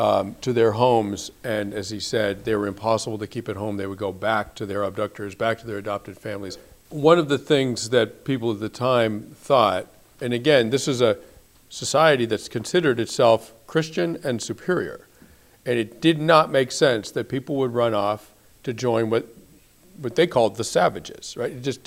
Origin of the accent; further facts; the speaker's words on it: Belmont, Massachusetts, United States; I grew up in Belmont, Massachusetts.